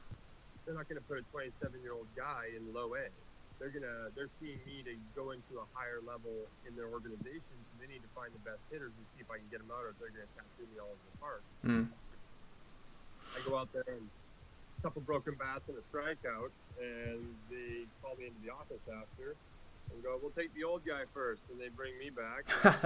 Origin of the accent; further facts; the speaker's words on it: Canada; being Canadian.